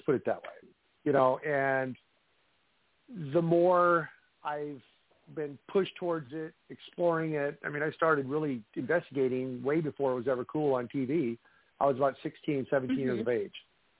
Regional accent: Midwest, United States; Growing up in the Midwest, living in, you know, old homes, it is kind of ironic that … means old house in English.

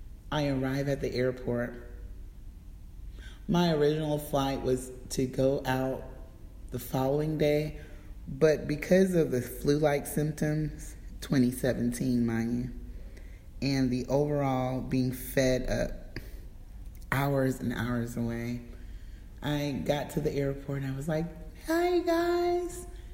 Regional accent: the South, United States; I'm a Southern girl. I'm not from New York City

